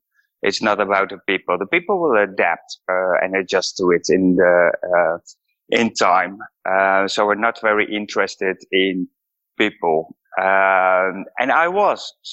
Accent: Netherlands; I'm from the Netherlands. I got two offices at the automotive campus in Helmond and also in Amsterdam. And Helmond is a small city nearby Eindhoven. It's in the south of the Netherlands.

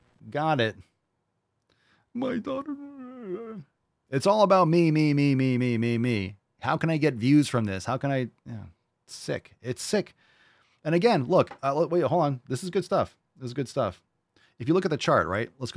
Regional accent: Connecticut, United States; I grew up in New England, Connecticut. So that's what we called it there.

